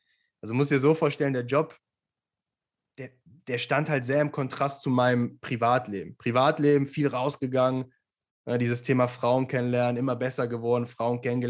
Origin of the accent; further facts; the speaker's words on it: Leverkusen, North Rhine-Westphalia, Germany; now in Düsseldorf, Germany; ich komme ja aus Leverkusen, da geht jetzt nicht so viel. 150.000 Einwohner ist okay, aber Köln, Düsseldorf, das sind die Städte hier in NRW. Und ich bin damals mit 25 nach Düsseldorf gezogen